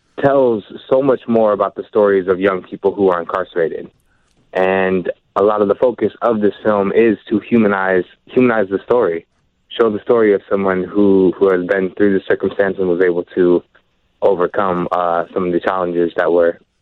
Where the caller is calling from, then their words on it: Portland, Oregon, United States; Yeah, I'm calling from Portland.